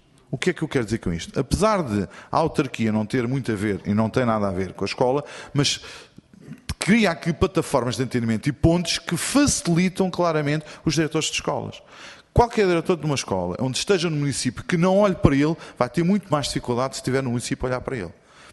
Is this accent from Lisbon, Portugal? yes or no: yes; Lisbon, Portugal; eu, como sou de Lisboa, gosto muito de cá vir